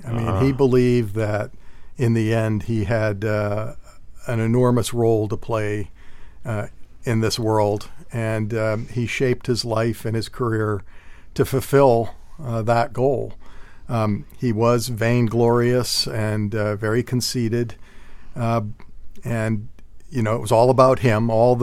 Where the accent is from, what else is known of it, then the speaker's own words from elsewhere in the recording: Sacramento, California, United States; also born or lived in Minnesota; So I was born in Minnesota and moved to California when I was six, raised in Sacramento, and then I went to West Point